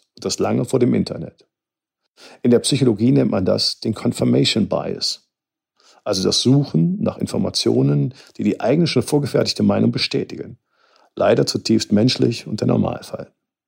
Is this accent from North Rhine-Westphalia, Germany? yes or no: yes; Cologne, North Rhine-Westphalia, Germany; wie es zu mir als Kölner am besten passt